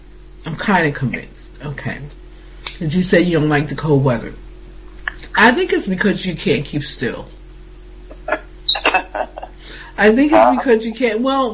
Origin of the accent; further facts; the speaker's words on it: Newark, New Jersey, United States; I remember growing up in Jersey, in Newark, and sometimes in the apartment complex we lived in has the old fashioned oil thing